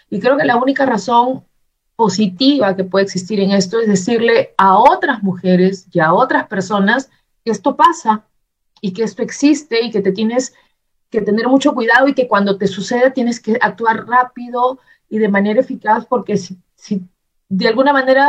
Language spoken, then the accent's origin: Spanish; Peru; mi experiencia como mujer, o sea, como mujer peruana, de lo que ha sido vivir en ese momento mis 44 años, o quizás menos.